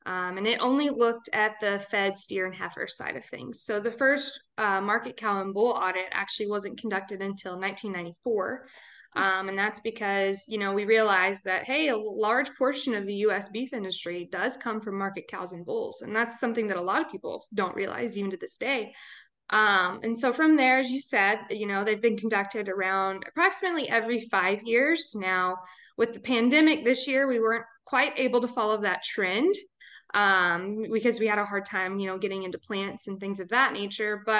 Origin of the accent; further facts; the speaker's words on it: Texas, United States; I am from Texas originally